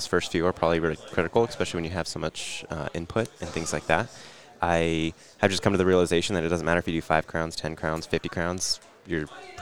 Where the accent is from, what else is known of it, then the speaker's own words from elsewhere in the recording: Santa Rosa, California, United States; Originally from California, from Santa Rosa, California.